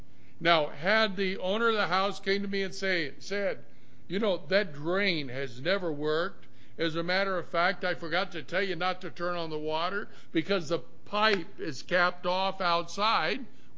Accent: California, United States; We're from California. Our parents and brothers and sisters, they live out that way.

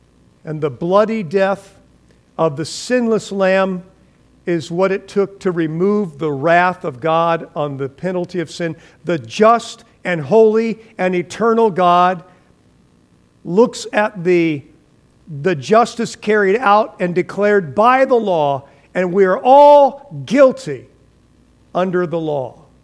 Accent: Fresno, California, United States; I grew up in Fresno, California, and you could look out the window of your kitchen sometimes

